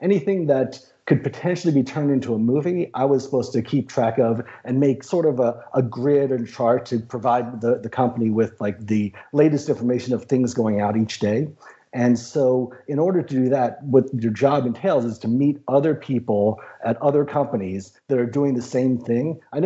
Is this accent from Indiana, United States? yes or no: no; Maryland, United States; also born or lived in New York; No, I grew up in New York until I was 3, and then Maryland until I was 26.